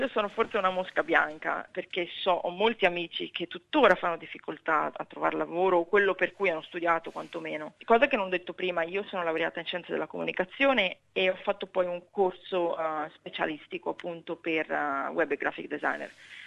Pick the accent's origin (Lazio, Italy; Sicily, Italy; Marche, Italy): Marche, Italy; Ancona; now in Perth, Australia; io vengo da Ancona, che è una città, diciamo, non è che sia proprio una metropoli.